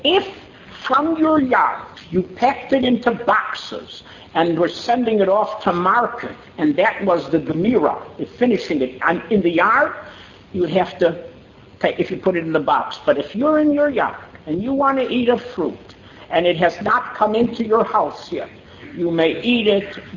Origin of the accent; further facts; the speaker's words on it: Chicago, Illinois, United States; I was very proud that in my hometown, the CRC, the Chicago Rabbinical Council